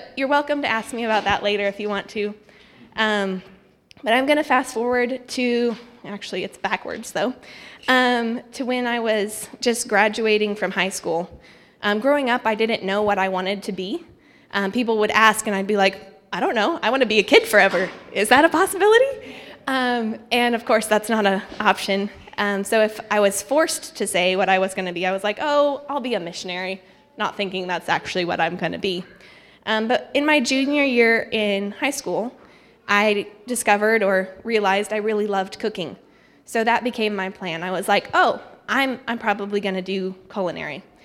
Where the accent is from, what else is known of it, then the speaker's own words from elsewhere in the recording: Thailand; One of the hard things is, though, is I grew up there, so it's home.